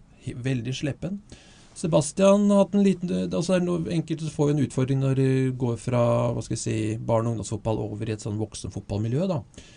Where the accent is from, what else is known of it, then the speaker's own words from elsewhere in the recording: Sem, Vestfold, Norway; jeg vokste opp på Sem.